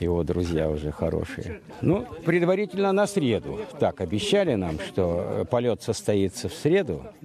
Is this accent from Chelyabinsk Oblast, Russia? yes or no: yes; Chelyabinsk, Chelyabinsk Oblast, Russia; now in Perth, Australia; Я сам из Челябинска, Южноуральский государственный университет.